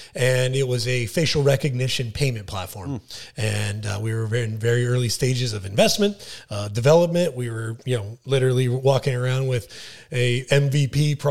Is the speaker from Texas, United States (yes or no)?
no; Vail, Colorado, United States; moved away; also born or lived in California; I was born and raised down in Vail, Colorado. Very lucky. My family moved me and my brothers out to California, started my life out there.